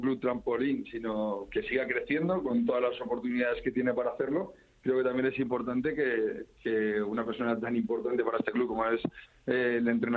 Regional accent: Madrid, Community of Madrid, Spain; como madrileño y como orgulloso de pertenecer al Getafe

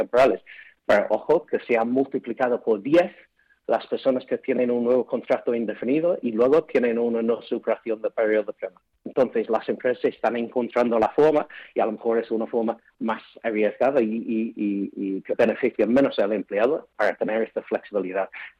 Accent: England, United Kingdom; Spanish is a second language; now in Spain; Sí, yo soy inglés y una de las primeras frases que aprendí cuando aterricé en España hace 20 años fue hecho la ley, hecho la trampa.

